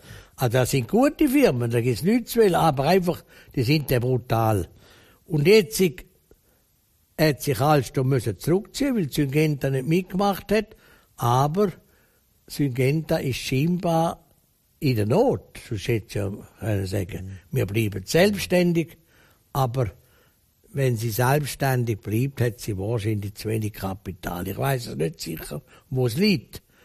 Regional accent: Switzerland; Für mich als Schweizer

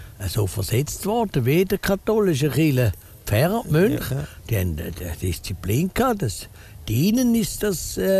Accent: Bern, Switzerland; Ja, ich bin Berner. Berner, ein Haslitaler. Und da bin ich auch stolz drauf.

